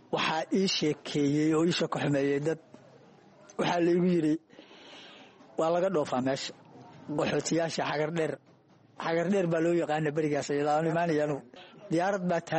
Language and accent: Somali; Kismayo, Lower Juba, Somalia; waxaan ka imid oo kasoo kacitay markii halkaan imaanayay magaalada Kismaayo. Nin beeray ahaan ahaa, shantii sano u dambeysay markaa magaalada Kismaayo aan joogay